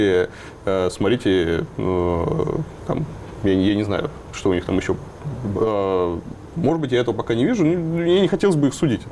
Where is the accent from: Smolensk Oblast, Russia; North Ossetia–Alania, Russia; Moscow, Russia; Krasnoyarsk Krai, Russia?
Moscow, Russia; also born or lived in Simferopol, Crimea; у меня бабушка живет в Крыму, и потому что я вырос в Крыму, ну, частично. Я на, у меня Москва, Симферополь, два таких города, где, где я рос. Вот. И я считаю Крым своим домом, вторым домом.